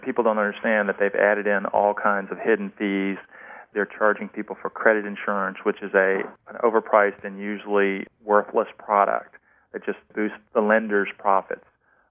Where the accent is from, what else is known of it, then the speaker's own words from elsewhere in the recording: Virginia, United States; In my hometown here in Virginia, there used to be a storefront called Banker's Optical.